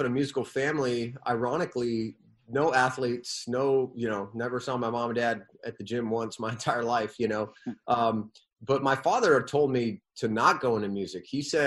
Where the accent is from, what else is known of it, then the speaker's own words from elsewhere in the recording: La Mesa, California, United States; I remember I grew up right in La Mesa, right off the 8 highway there.